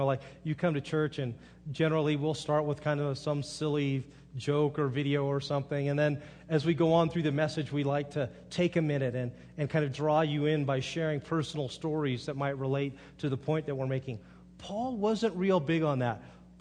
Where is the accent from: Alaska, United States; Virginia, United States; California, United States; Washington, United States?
California, United States; Monterey; also born or lived in Phoenix; I grew up in Monterey, California, and I lived there for 19 years. And the first place I moved away from Monterey was to Phoenix, Arizona.